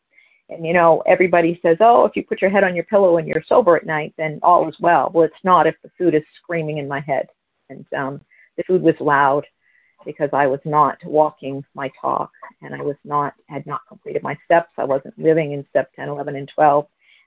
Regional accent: New Hampshire, United States; I am from New Hampshire.

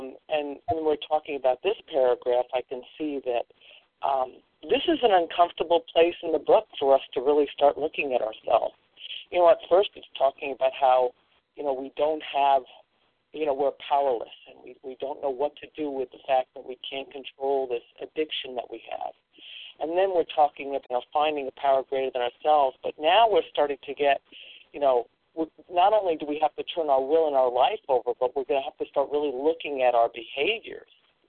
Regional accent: Iowa, United States; I am from Iowa

